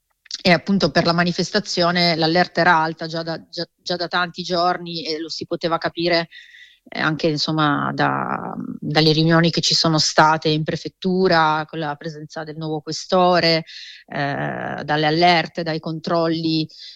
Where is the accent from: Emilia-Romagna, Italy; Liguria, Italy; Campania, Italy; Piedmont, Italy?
Piedmont, Italy; Turin; sono anche torinese